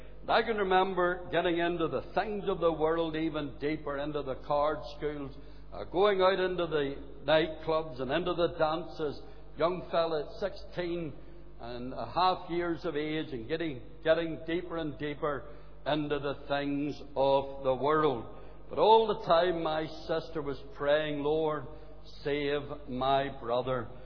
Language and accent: English; Belfast, Northern Ireland, United Kingdom; as a young boy growing up in East Belfast in the shipyard area